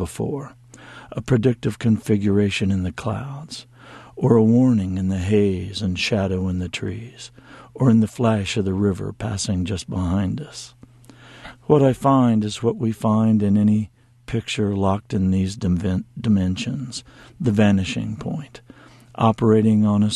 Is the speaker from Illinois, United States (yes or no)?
yes; Tuscola, Illinois, United States; Well, it's a small town, and my father was a doctor there, so it seemed like everything was connected to everything else there.